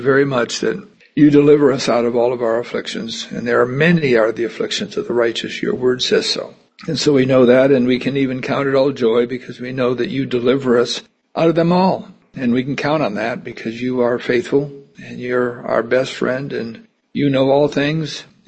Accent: Los Angeles, California, United States; and I grew up in Rams territory when they were in L.A.

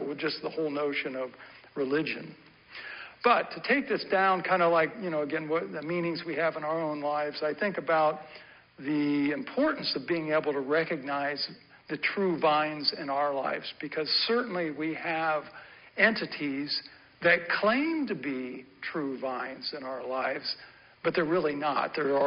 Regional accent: Gahanna, Ohio, United States; I grew up in Gahanna, and my family goes back six generations in this area. So when I grew up in Gahanna, I had a strong sense of not only growing up here, but of my heritage being here, that these are my roots.

